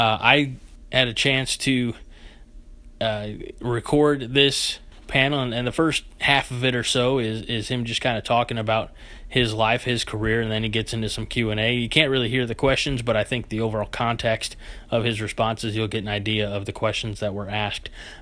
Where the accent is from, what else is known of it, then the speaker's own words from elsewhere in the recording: Illinois, United States; I am from Illinois, but I'm from Southern Illinois, and I grew up very close to St. Louis.